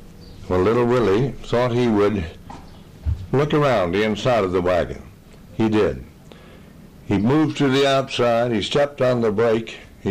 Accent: Detroit, Michigan, United States; also born or lived in Cleveland, United States; I was born in Cleveland, Ohio, and was moved from there to Detroit, Michigan by my parents.

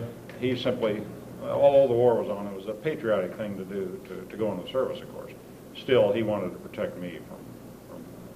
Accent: Nebraska, United States; born there; I'm 47 years old. I was born in Nebraska. I'm a middle-class family. My father was a dentist. And I'm the youngest child.

